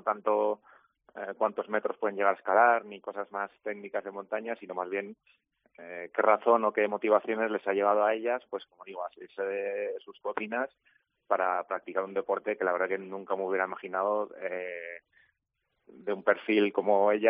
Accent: Castile and León, Spain; yo soy de León

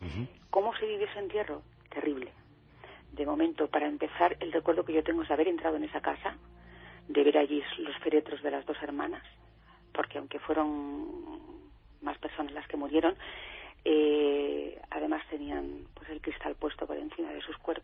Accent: Extremadura, Spain; yo creo que es algo que yo, además, como extremeña, que nos sigue doliendo

